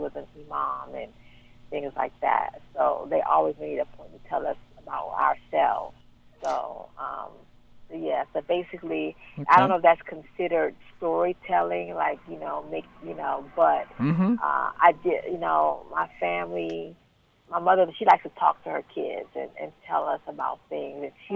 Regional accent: United States; I did not grow up in Sierra Leone. I grew up in the United States.

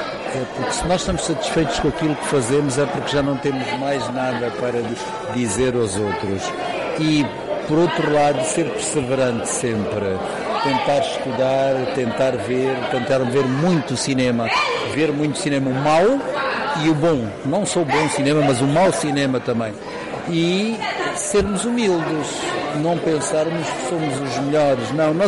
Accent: Angola; mostrar o que é que nós somos como angolanos

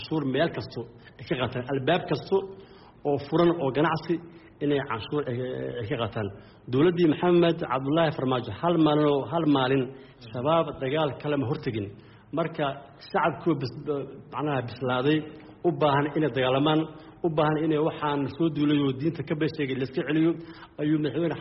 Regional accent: Beledweyne, Hiran, Somalia; born there; aniga waxaan ka soo jeedaa shaqsiyan oo aan ku dhashay dadkaygan ee degay yihiin Balweyne Hiiraan Balweyne

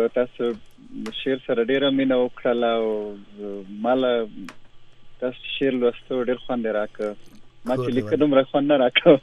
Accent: Nangarhar, Afghanistan; د افغانستان هر برخه خېستا ده او زه د ننګرهار يم.

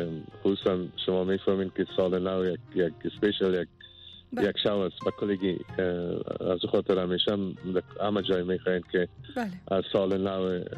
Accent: Afghanistan; born there; ما خودم افغانستان وطنم است. در افغانستان تولد شدیم و بسیار علاقه دارم که به افغانستان بیایم.

